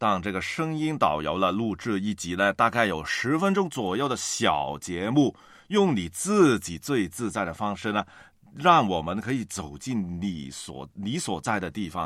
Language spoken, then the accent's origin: Chinese; Hong Kong; 我在香港出生、读书、长大。